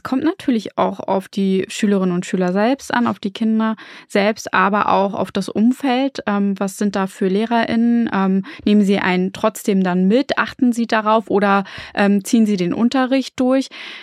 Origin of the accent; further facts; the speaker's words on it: Rostock, Mecklenburg-Vorpommern, Germany; Ich komme zum Beispiel aus Mecklenburg-Vorpommern und Rostock-Lichtenhagen.